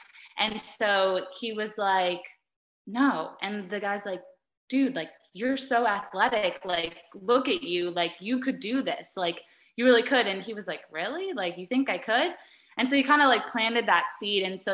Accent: Florida, United States; Like I said, I'm originally from South Florida, but like my family's here now. And so this is home for me and now him.

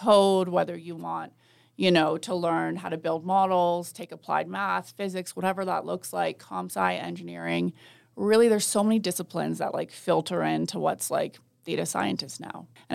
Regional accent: Canada; Obviously, it's hard to top the Olympics for me, just being Canadian.

